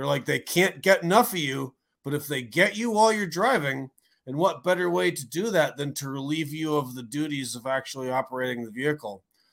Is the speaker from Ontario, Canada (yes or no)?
yes; Ontario, Canada; I grew up in Southern Ontario, and I'd ride my bike to Hamilton, ride my bike to Niagara Falls.